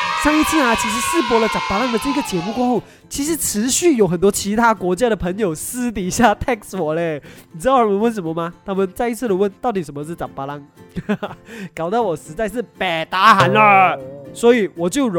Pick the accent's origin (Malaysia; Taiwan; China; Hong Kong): Malaysia; 也是我们马来西亚人时常会挂在嘴边的一个字咯